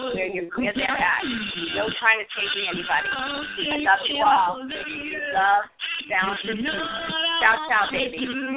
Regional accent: Boston, Massachusetts, United States; Come on, I'm from Boston.

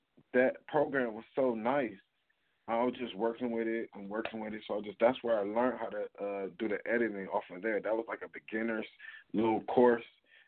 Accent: Cleveland, Ohio, United States; Yeah, I am from Cleveland, Ohio. Once again, I don't know if we told them or not, but that's where I'm definitely from.

